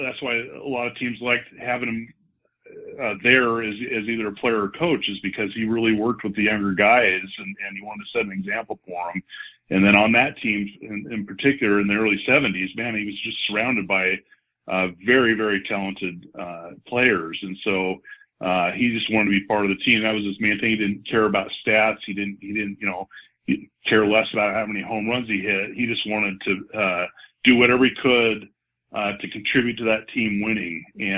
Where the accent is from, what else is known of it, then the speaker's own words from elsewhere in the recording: Oakland, California, United States; born there; I was born in Oakland in October of 1968, which was their first year in Oakland.